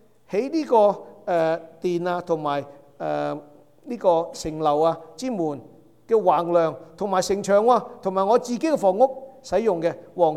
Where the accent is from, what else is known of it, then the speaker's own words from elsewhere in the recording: Guangdong, China; 我哋廣東人有一句俗語叫借聽割禍啊